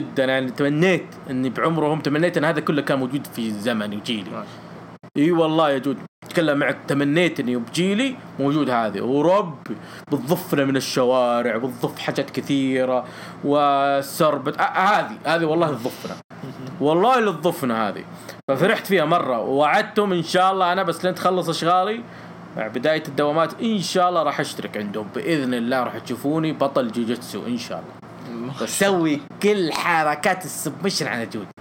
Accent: Unaizah, Al-Qassim, Saudi Arabia; وفي مدينة عنيزة مدينتي الغالية باريس نجد الفاحاء

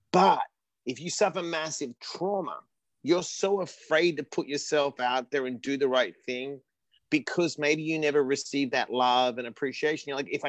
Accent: Australia; born there; I was born in Australia.

